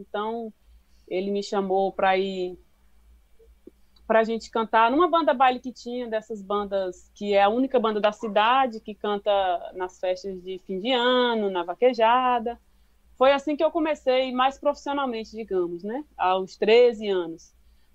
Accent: Paraíba, Brazil; Eu sou paraibana, o meu pai, ele era carioca e se casou com minha mãe, teve sete filhos, veio morar no estado da Paraíba, que é o estado que eu nasci.

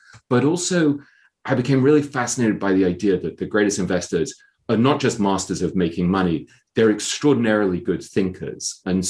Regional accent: England, United Kingdom; also born or lived in Hong Kong / New York, United States; Well, I grew up in England.

